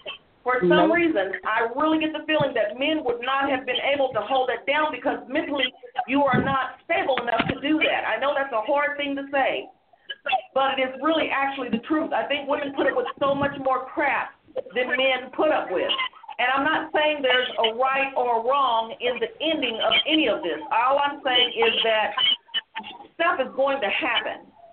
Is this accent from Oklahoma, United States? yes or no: yes; Oklahoma, United States; Yes, I'm from Oklahoma.